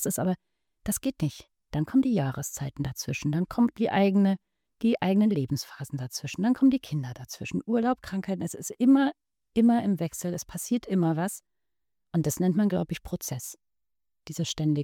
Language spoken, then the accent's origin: German; Berlin, Germany; also ich komme Berlin-Wedding, da finde ich so eine Weddinger Pflanze